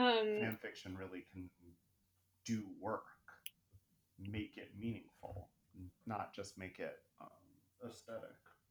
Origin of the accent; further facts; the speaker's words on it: England, United Kingdom; I'm an English person